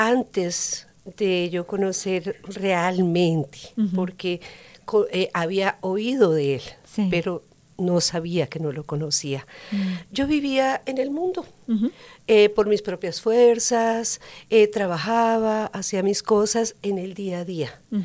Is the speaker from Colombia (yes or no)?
yes; Bogotá, Colombia; now in United States; yo nací en Colombia, en Bogotá, Colombia. Bien. Allá estuve la mayor parte de mi vida, ¿sí? Y ya llevo aquí en los Estados Unidos, voy a cumplir 14 años. Ajá. Parte de esos años los viví en Miami.